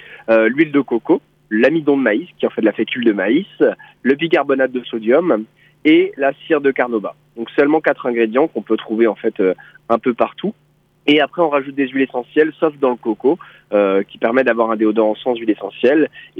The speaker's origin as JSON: {"language": "French", "town": "Lannion", "region": "Brittany", "country": "France", "said": "Nous, on est tous les deux bretons avec Marion. On vient de Lannion au départ."}